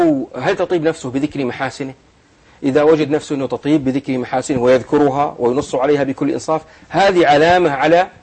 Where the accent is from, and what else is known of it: Saudi Arabia